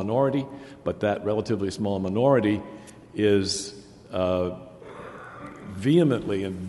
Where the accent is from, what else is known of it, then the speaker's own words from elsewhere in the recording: Boston, Massachusetts, United States; from Boston, and I have heard of Louis Agassiz.